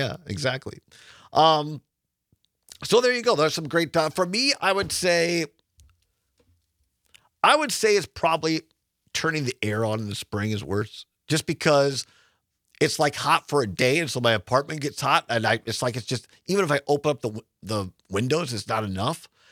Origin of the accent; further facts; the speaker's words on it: Richland Center, Wisconsin, United States; Take my hometown, for example, Richland Center, a town of 5,000 people, a county of 18,000.